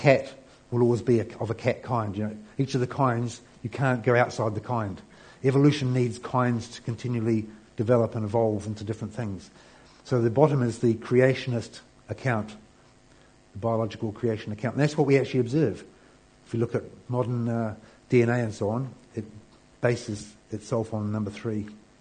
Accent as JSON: {"language": "English", "region": "England", "country": "United Kingdom", "tie": "born there", "said": "I was born in England."}